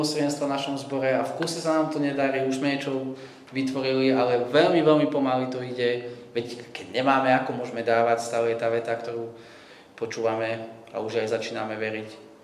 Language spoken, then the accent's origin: Slovak; Michalovce, Košice Region, Slovakia; Ja som inak z východu, z Michaloviec, teraz sme tam strávili nejaký čas.